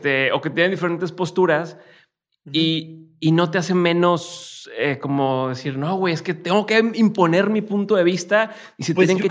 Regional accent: Monterrey, Nuevo León, Mexico; Yo soy de Monterrey, también así es acá.

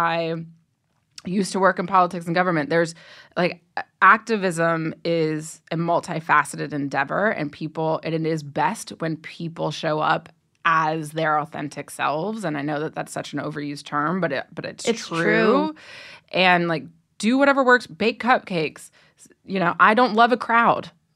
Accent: Ohio, United States; and I grew up in Ohio, so, mm-hmm. like, I grew up in some NASCAR, like, world

